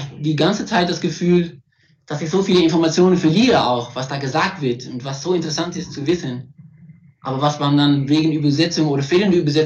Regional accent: Netherlands; German is a second language; vielleicht als Holländer, aus dem Flachland

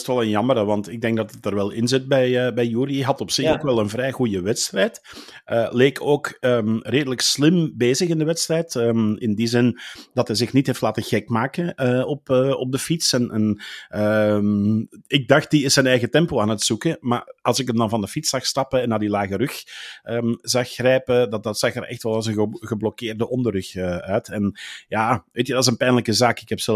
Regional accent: Flanders, Belgium; Ja, ik ben Belg, maar ja, daar kan je ook niet aan doen.

